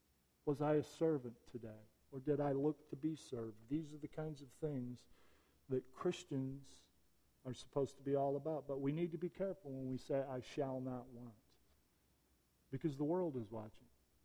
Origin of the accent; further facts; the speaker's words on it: Flint, Michigan, United States; I'm a Motown fan. I come by it honestly. I grew up in Flint, Michigan.